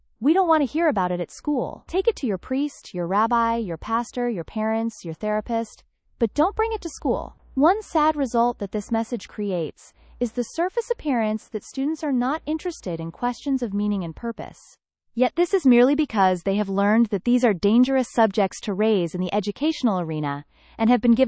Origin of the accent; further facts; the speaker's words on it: Illinois, United States; the community in which I grew up on Chicago's North Shore was driven by the same kind of anti-Semitism